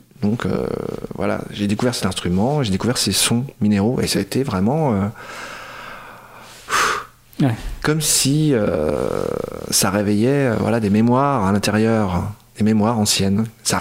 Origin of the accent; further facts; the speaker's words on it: Besançon, Bourgogne-Franche-Comté, France; now in Rochefort, France; Alors, originairement, je suis de Besançon.